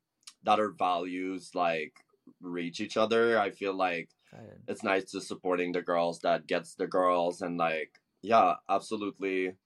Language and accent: English; Montreal, Quebec, Canada; I'm from Montreal, as you may have known or not.